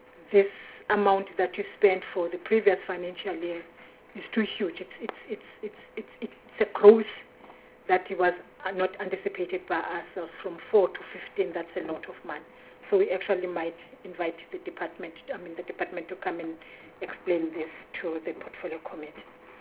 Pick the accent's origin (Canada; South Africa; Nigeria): South Africa; Mpumalanga; I come from Mpumalanga